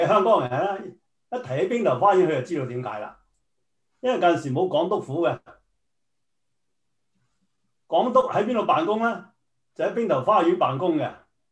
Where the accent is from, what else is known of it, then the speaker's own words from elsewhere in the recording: Guangdong, China; 我哋廣東人咧就唔會叫開單，我哋叫埋單，啱啱相反。